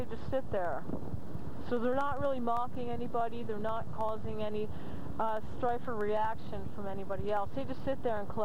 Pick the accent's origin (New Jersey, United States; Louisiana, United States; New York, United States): New York, United States; And I'm from New York, and I'm from the East Coast, and I've been all over the country and the world.